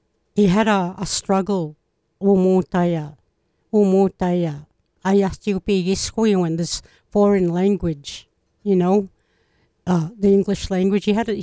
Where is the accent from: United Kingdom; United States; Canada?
Canada; Peace River, Alberta; I was born and raised in Peace River. I stayed there till I was 14.